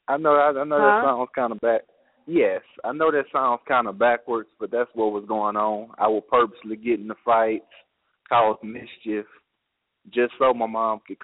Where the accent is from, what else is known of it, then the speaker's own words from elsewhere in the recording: Houston, Texas, United States; I'm a new author. I'm from Houston, Texas. Been here all my life. I'm 27 years old